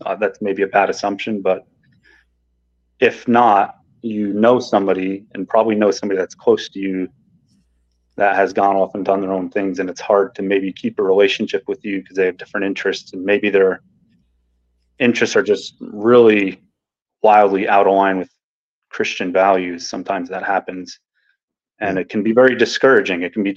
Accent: New Jersey, United States; I grew up in Northeast New Jersey, very close to Jesse.

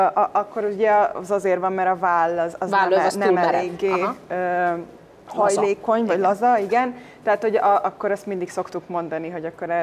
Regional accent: Hungary; moved away as an adult; Ugye természetesen Magyarországon születtem, magyarok a szüleim, magyar az egész családom. Itt szocializálódtam, és igazából én 24 évesen kezdtem el nagyon utazni, és 25 évesen volt az, amikor már azt mondtam, hogy én külföldön élek.

